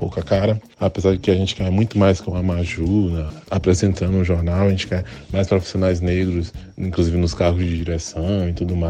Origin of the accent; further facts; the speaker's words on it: Bahia, Brazil; sou da Bahia.